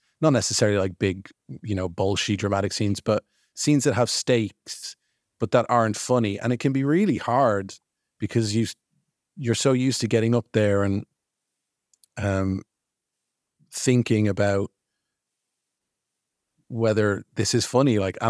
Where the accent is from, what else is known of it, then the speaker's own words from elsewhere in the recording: Ireland; now in London, United Kingdom; Yeah, I'm from Ireland originally, but I came to London.